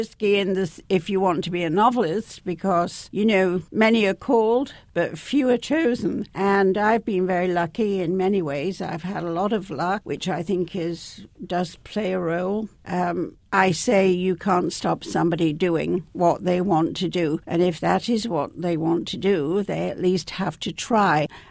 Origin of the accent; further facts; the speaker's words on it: Leeds, Yorkshire and the Humber, United Kingdom; I was growing up in the north of England, where I come from, and of course, I come from Leeds. And Leeds is an industrial city